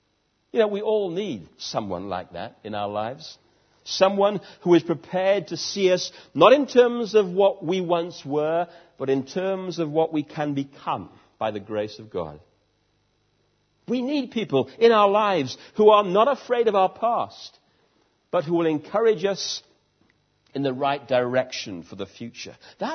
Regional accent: United Kingdom; the average British Christian tends to have the gift of discouragement. It's in our genes. We're British to say, or at least to think, you'll never do it.

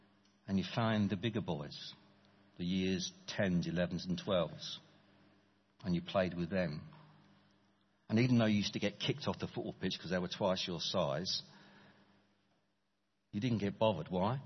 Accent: Brixton, London, United Kingdom; I grew up in South London. I went to a comp in South London, 2,200 boys.

